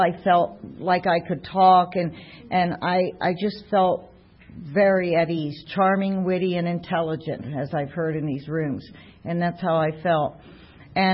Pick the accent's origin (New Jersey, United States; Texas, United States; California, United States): New Jersey, United States; moved away; And I am originally from New Jersey